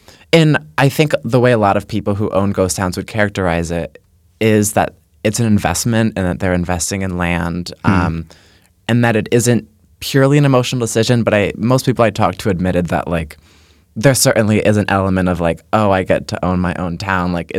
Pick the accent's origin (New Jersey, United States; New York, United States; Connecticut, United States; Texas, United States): Connecticut, United States; And I'm from Connecticut